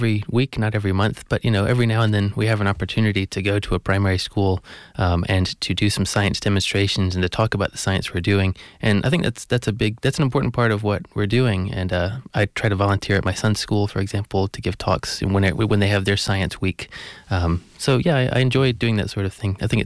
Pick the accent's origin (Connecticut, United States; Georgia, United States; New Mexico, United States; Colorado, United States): Georgia, United States; now in Cambridge, United Kingdom; I grew up in the southeast in Georgia, So I have no idea where my accent came from.